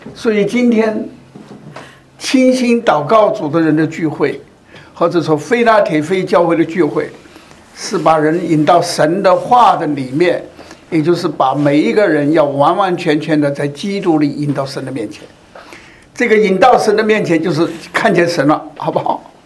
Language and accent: Chinese; Sichuan, China; 因为我也是四川人嘛，